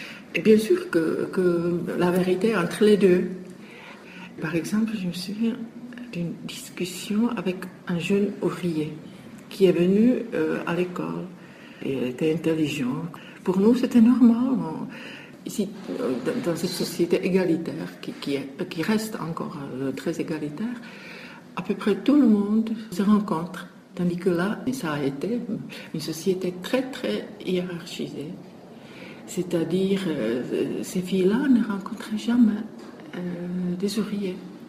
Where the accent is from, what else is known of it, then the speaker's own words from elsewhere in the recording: Czechia; Chez moi, en Tchécoslovaquie, on était vraiment là de toute cette éducation civique